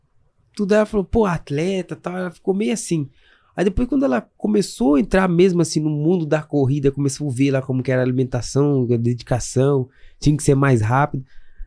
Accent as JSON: {"language": "Portuguese", "town": "Paraguaçu Paulista", "region": "São Paulo", "country": "Brazil", "lives_now": "Campinas, Brazil", "said": "Eu saí de Paraguaçu Paulista e fui morar em Campinas."}